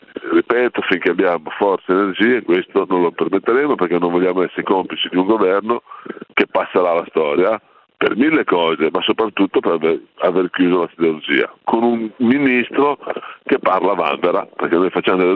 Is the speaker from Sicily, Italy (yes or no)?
no; Genoa, Liguria, Italy; E noi questo da genovesi non l'abbiamo mai accettato.